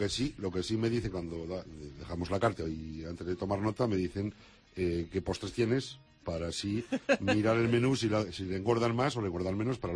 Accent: Roa, Castile and León, Spain; como yo soy de Roa y la cabra tira un poco al monte, tengo el clásico mío vino de la casa

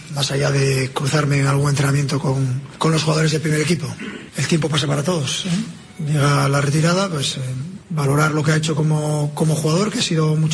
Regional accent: Gijón, Asturias, Spain; me iré a mi tierra, a Gijón

